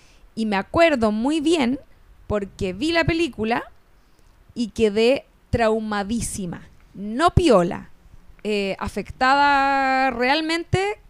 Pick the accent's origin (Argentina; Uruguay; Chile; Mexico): Chile; Rancagua, O'Higgins; Yo soy de Rancagua, si alguien está escuchando que sea de Rancagua.